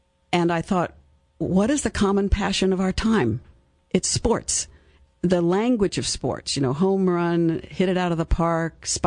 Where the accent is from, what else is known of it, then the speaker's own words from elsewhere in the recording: Santa Monica, California, United States; born there; I was born in St. John's Hospital in Santa Monica, California, which was known as the Hospital of the Stars at the time.